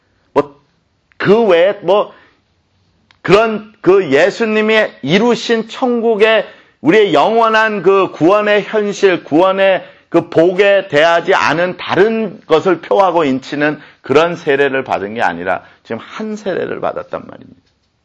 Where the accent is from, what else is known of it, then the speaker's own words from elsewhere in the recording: South Korea; moved away; 우리는 한국 사람이니까, 오, 같은 한국 사람이냐고